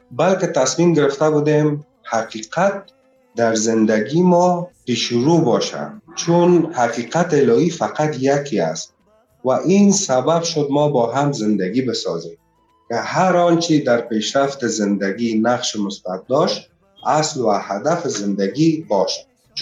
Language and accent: Persian; Afghanistan; also born or lived in Iran; برگشتیم به کشور ما افغانستان و ادامه زندگی را همونجا شروع کردیم.